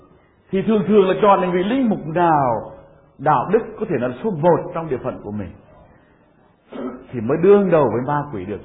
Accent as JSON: {"language": "Vietnamese", "region": "Central Vietnam", "country": "Vietnam", "accent": "Central Vietnamese", "said": "Tôi là người Trung, mặc dù có học với các thầy Hà Nội lâu, nhưng mà cái giọng nói của tôi vẫn là giọng nói miền Trung"}